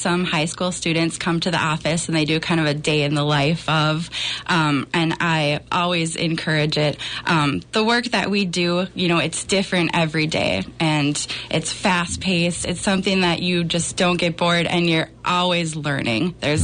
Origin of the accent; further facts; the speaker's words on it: Litchfield, Minnesota, United States; Yep, born and raised in Litchfield. Went to St. Cloud State after